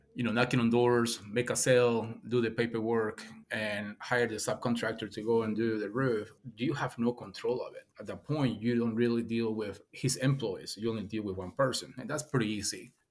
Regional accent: Costa Rica; I grew up in Costa Rica.

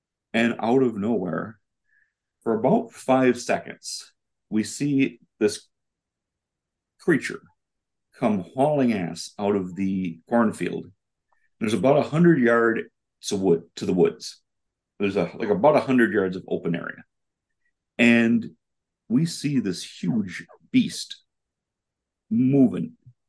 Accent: Wisconsin, United States; now in Milwaukee, United States; And so I grew up in Fond du Lac County, which is a different part of the state, and I currently live in Milwaukee.

